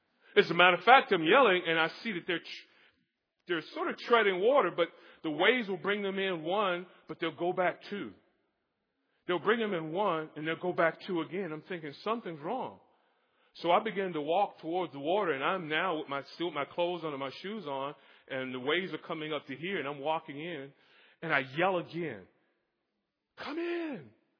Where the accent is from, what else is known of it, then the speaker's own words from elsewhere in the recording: Florida, United States; And I grew up in Florida, and I'm used to swimming, and I grew up around in all sorts of lessons.